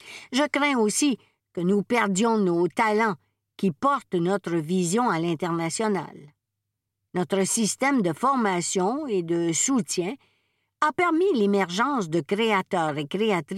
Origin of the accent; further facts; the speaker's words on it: Quebec, Canada; accent: Québécois; Quand j'allume la télévision et que je tombe sur une série québécoise, j'entends mon accent, je vois mes paysages, je reconnais mes références.